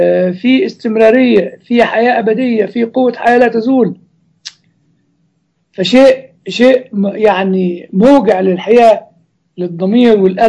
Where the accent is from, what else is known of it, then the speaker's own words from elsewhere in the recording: Germany; Arabic is a second language; أنا راجل ألماني يعني